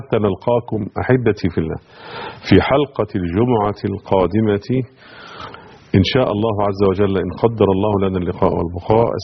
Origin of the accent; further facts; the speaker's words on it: Egypt; كلنا عارفين منطقه اللسان في راس البر، يعني ده اشهر منطقه عندنا في مصر